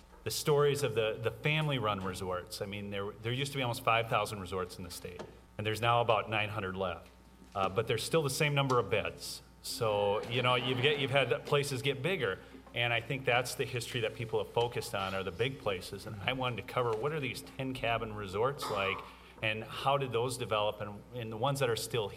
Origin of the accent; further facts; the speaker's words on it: Debs, Minnesota, United States; Yes, yes. I am from Debs. It was a great place to grow up.